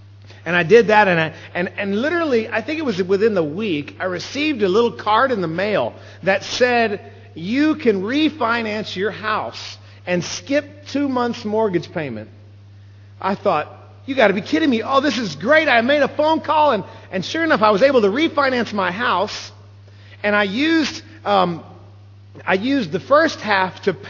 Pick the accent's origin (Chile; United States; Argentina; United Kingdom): United States; Texas; And I'm from South Texas. I married up.